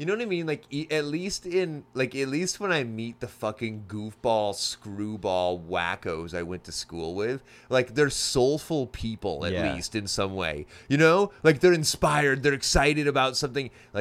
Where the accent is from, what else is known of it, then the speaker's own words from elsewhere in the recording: Ohio, United States; now in California, United States; Because growing up in Ohio, I didn't know any rich people.